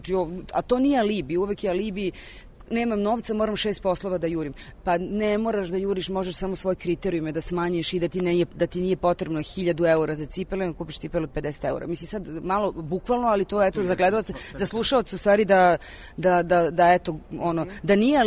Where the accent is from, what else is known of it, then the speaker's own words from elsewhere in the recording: Algeria; ja govorim francuski jer sam odrasla u Alžiru